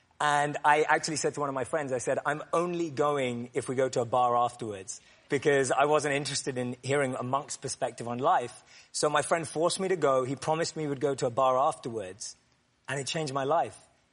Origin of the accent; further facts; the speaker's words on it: London, United Kingdom; When I was growing up in London, I had three choices: to be a doctor, a lawyer, or a failure.